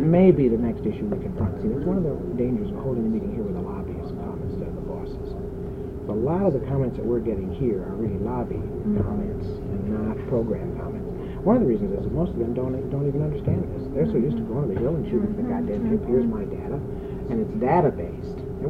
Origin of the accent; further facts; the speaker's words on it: Grand Rapids, Michigan, United States; I was born and raised in Grand Rapids, and my people are all Frisian